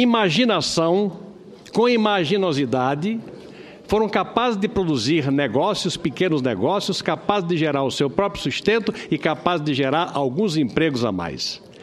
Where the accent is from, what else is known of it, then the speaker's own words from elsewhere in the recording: Rio Grande do Norte, Brazil; eu tenho como potiguar e como norte-ugradense muito orgulho em relembrar